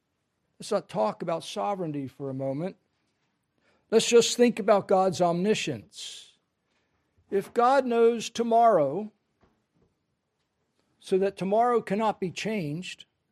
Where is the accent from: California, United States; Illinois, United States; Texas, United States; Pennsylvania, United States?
Pennsylvania, United States; Pottstown; Now, brothers and sisters, I was not born in Philadelphia. I was born and raised in Pottstown, Pennsylvania.